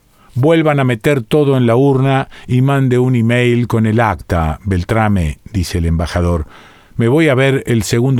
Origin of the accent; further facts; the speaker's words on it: Mendoza, Argentina; que en la Argentina nunca llueve así, al menos en Mendoza, de donde soy.